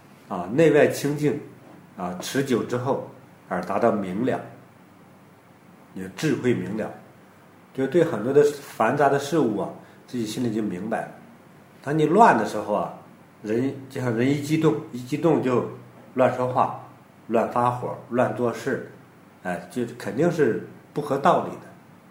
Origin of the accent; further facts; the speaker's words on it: Hebei, China; 我记得小时候在河北家乡啊